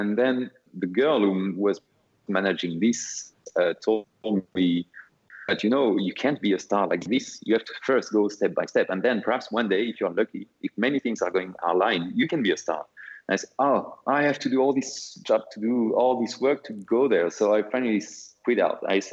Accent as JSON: {"language": "English", "region": "Brittany", "country": "France", "tie": "born or raised there", "also_born_or_lived": "Paris", "said": "I grew up in the north of Brittany, in Finisterre North, which is a beautiful area, very wide, beautiful coast. And I grew up there during 11 years."}